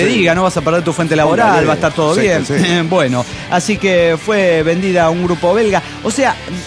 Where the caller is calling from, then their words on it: Los Angeles, California, United States; de Los Ángeles, California, United States.